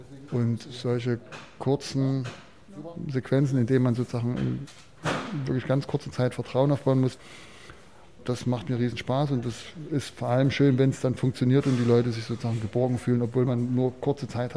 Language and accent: German; Chemnitz, Saxony, Germany